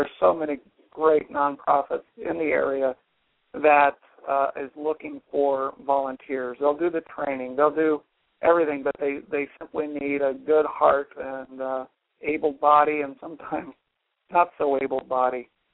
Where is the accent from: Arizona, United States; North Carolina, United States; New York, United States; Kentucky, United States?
Arizona, United States; Glendale; I grew up in Glendale and went to Alhambra High School and also Grand Canyon College. So I'm kind of a West Side guy